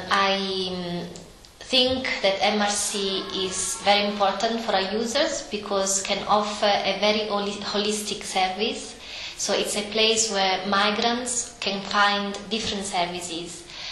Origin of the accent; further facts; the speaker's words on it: Italy; I'm originally from Italy.